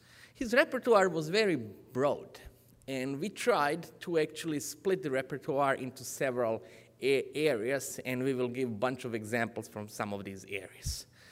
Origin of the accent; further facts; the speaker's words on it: Niš, Southern and Eastern Serbia, Serbia; which is by some chance my hometown. This is the place where I spent my youth, okay?